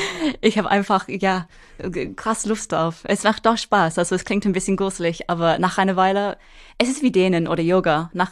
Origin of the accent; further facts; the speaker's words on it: Wales, United Kingdom; German is a second language; now in Hamburg, Germany; Also ich komme ursprünglich aus Wales.